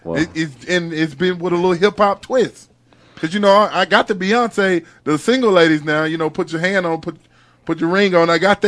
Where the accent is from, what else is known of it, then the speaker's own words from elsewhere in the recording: Virginia, United States; I'm from VA. We fight dogs up there.